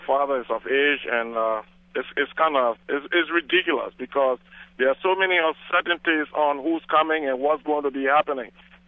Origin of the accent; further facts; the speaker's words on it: Monrovia, Montserrado, Liberia; now in Willingboro, United States; I'm a Liberian from Monrovia, Liberia.